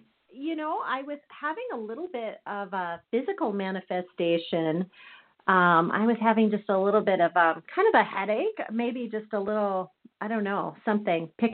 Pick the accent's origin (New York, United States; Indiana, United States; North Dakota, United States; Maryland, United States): North Dakota, United States; Fargo; I am from North Dakota, Fargo, North Dakota.